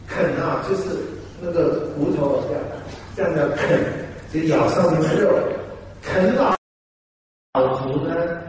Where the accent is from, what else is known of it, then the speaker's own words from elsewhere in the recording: China; 我们中国人